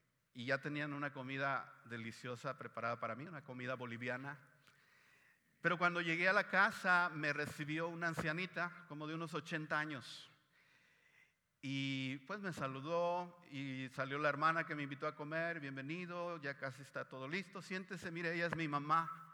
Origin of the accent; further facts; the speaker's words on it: Mexico; pues yo soy mexicano, señora, soy de México.